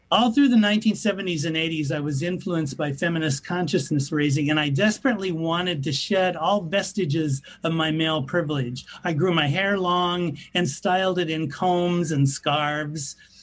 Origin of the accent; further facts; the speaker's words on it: Washington, United States; also born or lived in Olympia; I was from a small town. I grew up in Washington State.